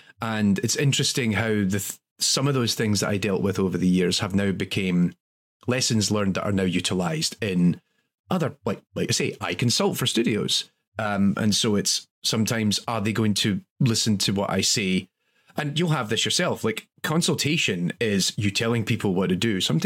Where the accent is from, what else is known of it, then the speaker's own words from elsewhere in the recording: Scotland, United Kingdom; I came across as aggressive, largely because I'm Scottish.